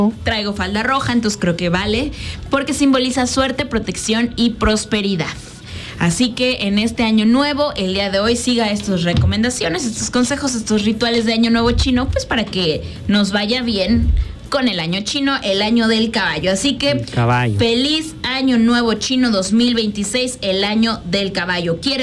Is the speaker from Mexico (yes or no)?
yes; Mexico; O sea, no creo que pase nada si ya siendo mexicanos adoptemos creencias del otro continente.